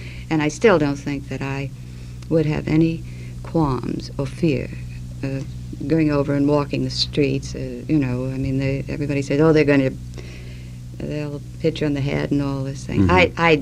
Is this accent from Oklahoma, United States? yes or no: no; New York, United States; also born or lived in Halifax, Canada; I was born in Halifax, Nova Scotia, and raised in New York, you see.